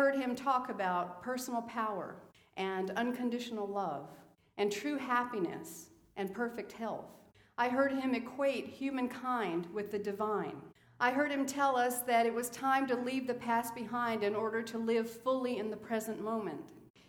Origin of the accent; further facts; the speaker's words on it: Italy; When I was a little girl growing up in Italy